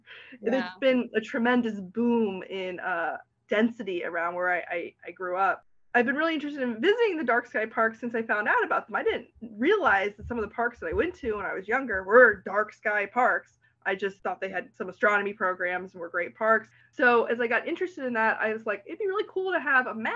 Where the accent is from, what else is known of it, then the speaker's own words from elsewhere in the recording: Virginia, United States; now in Maryland, United States; I live in Maryland, but I grew up in Virginia. I only recently moved to Maryland.